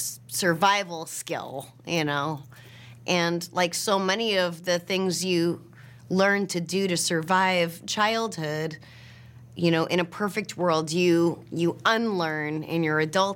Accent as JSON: {"language": "English", "region": "New Hampshire", "country": "United States", "tie": "born or raised there", "said": "Yeah, well, I knew that I was funny, and because it's how I got through the day growing up in New Hampshire."}